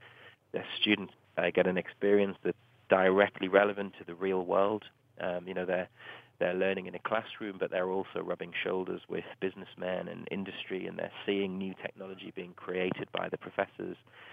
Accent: United Kingdom; I mean, I always get struck as a Brit, as a Westerner, that the commitment and respect for education in Korea is just incredible.

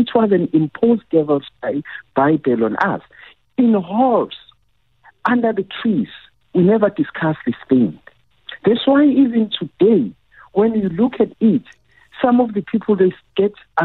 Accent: South Africa; as a South African, we have a serious work that we need to put everything aside

